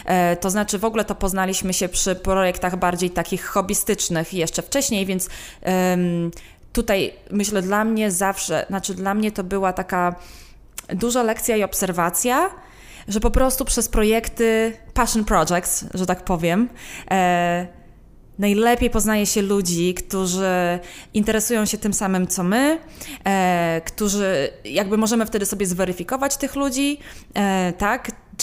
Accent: Suwałki, Podlaskie Voivodeship, Poland; jeszcze w Suwałkach, skąd pochodzę.

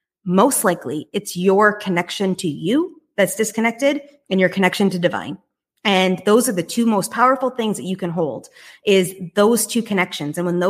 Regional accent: Canada; now in Costa Rica; I live in Costa Rica now. I'm Canadian

